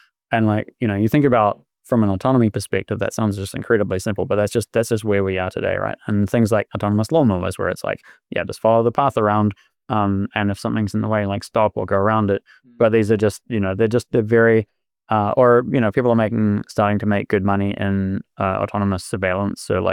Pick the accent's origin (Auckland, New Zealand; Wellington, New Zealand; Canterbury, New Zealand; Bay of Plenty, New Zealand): Bay of Plenty, New Zealand; Te Puke; I grew up in Te Puke, which is, you know, obviously kiwifruit capital of New Zealand represent.